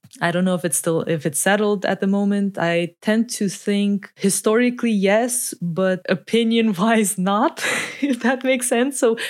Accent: Brasov, Brașov County, Romania; What I do know is that the part of the debate that sprung from Brasov, so my hometown, yeah, the original revolutionary city, as we're gonna see.

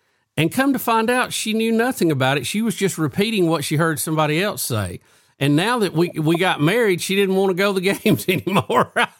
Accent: Alabama, United States; And, you know, for a kid growing up in Alabama, that's kind of an oddity.

